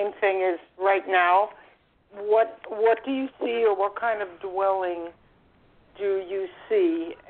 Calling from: Florida, United States; I'm calling from Florida.

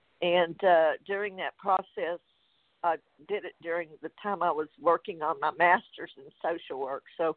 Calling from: Louisiana, United States; Thank you. I'm calling from Louisiana.

